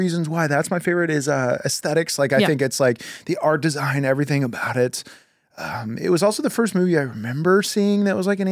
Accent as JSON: {"language": "English", "region": "Florida", "country": "United States", "tie": "born or raised there", "said": "I grew up in Florida mm-hmm. and like I had great Halloweens when I was a kid"}